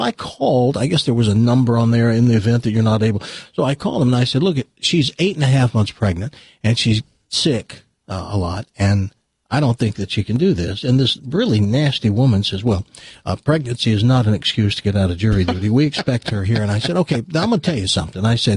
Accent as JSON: {"language": "English", "region": "Tennessee", "country": "United States", "tie": "born or raised there", "said": "lived as a little girl in New Memphis. And it was depressing because there are towns, like the town I grew up in Tennessee"}